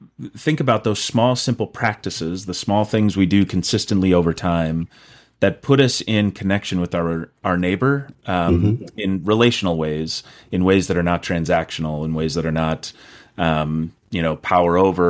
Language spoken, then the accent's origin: English; Rosemount, Minnesota, United States; I grew up in Rosemount, Minnesota, so just south of the Twin Cities here, but most of my family's from northern Minnesota.